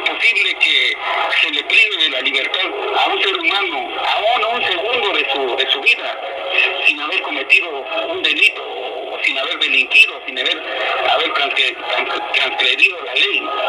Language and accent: Spanish; Mexico; first language Mazatec; Spanish is a second language; soy un indígena mazateco, hablo mejor mi lengua materna, no puedo hablar muy bien el español